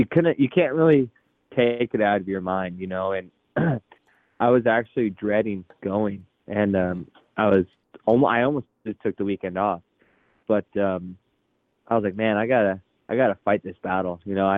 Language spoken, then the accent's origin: English; Seattle, Washington, United States; so I could go to my hometown race in Seattle the following weekend.